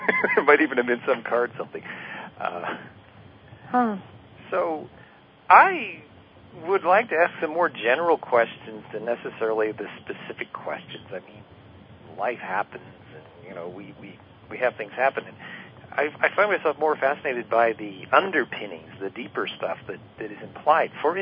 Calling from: California, United States; Oh, sunny Southern California, Lake Hodges area.

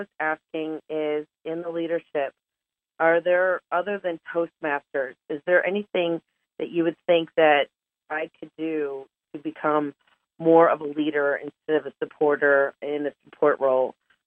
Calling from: Alpharetta, Georgia, United States; Alpharetta, Georgia.

